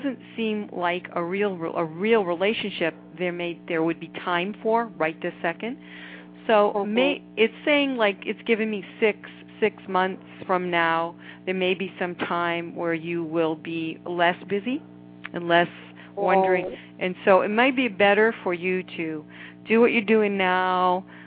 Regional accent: California, United States; Oh, good, my hometown.

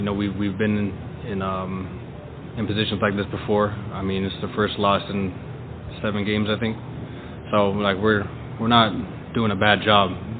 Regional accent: Kitchener, Ontario, Canada; from my hometown, especially a small place called Kitchener

